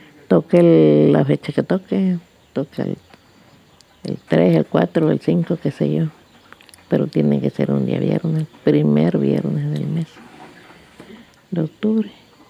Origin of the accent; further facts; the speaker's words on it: Tututepec, Mexico; contenta de ser de Tututepec. Me siento orgullosa, me siento feliz de mi pueblo, porque pues aquí nací, aquí crecí, aquí hice mi vida con mis hijos.